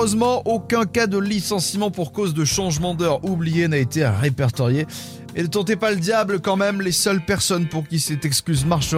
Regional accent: France; chez nous en France.

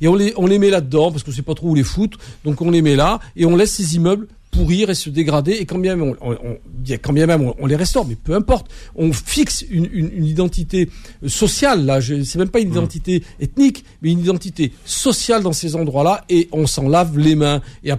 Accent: Marseille, Provence-Alpes-Côte d'Azur, France; la barre d'immeubles dans laquelle j'ai grandi en 67 à Marseille, elle est toujours là.

